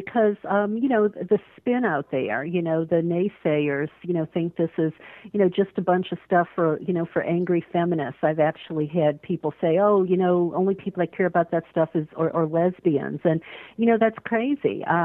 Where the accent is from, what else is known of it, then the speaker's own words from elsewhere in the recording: New Orleans, Louisiana, United States; But I grew up in New Orleans, which is, for those listeners who don't know, that's the Bible Belt.